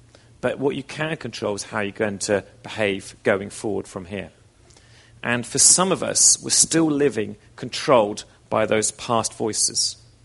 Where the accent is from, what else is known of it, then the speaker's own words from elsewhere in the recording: England, United Kingdom; This is from when I grew up in England.